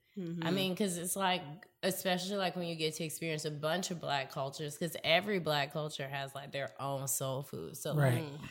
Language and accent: English; the South, United States; So I'm from the South. I grew up on soul food. I eat chitlins.